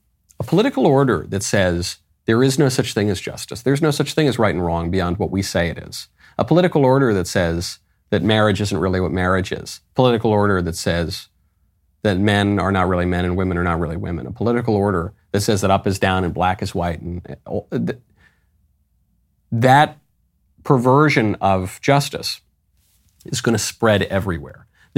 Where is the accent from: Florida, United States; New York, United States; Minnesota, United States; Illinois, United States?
New York, United States; also born or lived in Los Angeles; I grew up in New York. I grew up in LA.